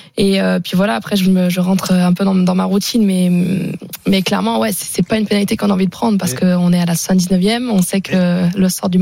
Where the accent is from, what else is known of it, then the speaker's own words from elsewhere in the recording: Brittany, France; moi, quand je suis du Morbihan, c'est vrai qu'on est, on est plutôt galette complète que galette saucisse.